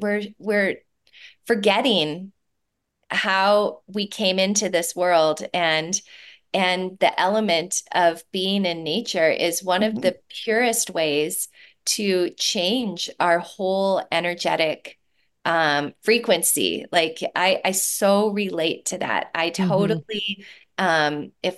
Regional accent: Delano, Minnesota, United States; I grew up in a little town west of Minneapolis.

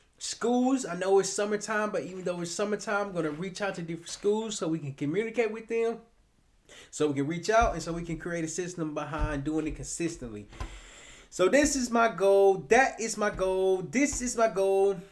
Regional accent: Little Rock, Arkansas, United States; now in Tampa, United States; because originally I'm from Little Rock, Arkansas.

